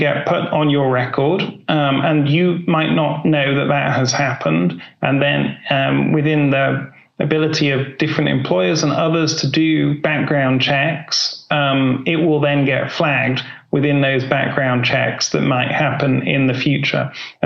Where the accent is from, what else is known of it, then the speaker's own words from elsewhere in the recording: United Kingdom; And it certainly, as a Brit, feels like the police have completely lost focus in the last few years.